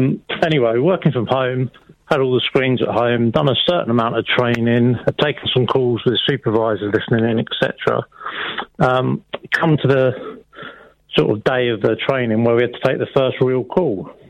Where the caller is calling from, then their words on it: South East England, United Kingdom; I'm in Kent.